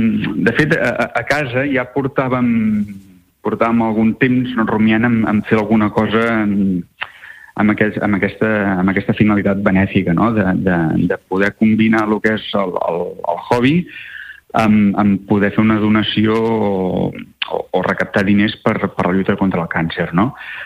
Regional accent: La Bisbal d'Empordà, Catalonia, Spain; born there; now in Palafrugell, Spain; jo tinc la sort de viure a Palafrugell, com has dit al principi. Si bé sóc nascut a la Bisbal, però visc a Palafrugell

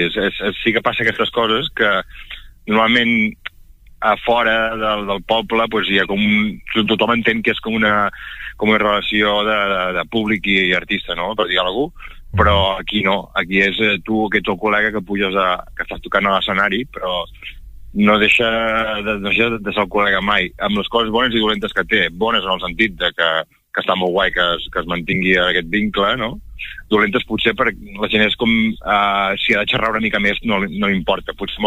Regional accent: La Bisbal d'Empordà, Catalonia, Spain; era a la Bisbal, el meu poble.

